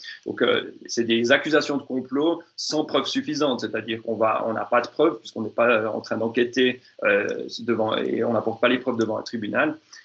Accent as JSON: {"language": "French", "country": "Switzerland", "accent": "Swiss", "said": "En Suisse romande, si vous avez, je pense, entendu mon accent suisse, en Suisse romande, donc francophone"}